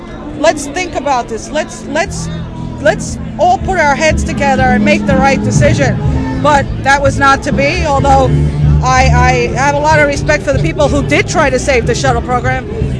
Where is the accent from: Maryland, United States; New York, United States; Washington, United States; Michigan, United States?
New York, United States; Brooklyn; since I was a little girl growing up in Brooklyn